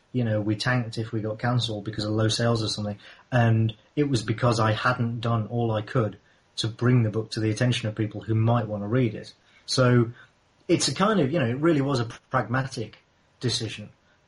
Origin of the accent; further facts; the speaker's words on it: England, United Kingdom; You know, I'm English.